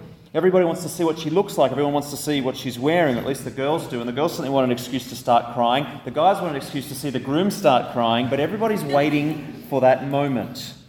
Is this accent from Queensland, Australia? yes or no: no; Sydney, New South Wales, Australia; I'm actually originally from Sydney. I had the privilege of going back in January for my sister-in-law's wedding.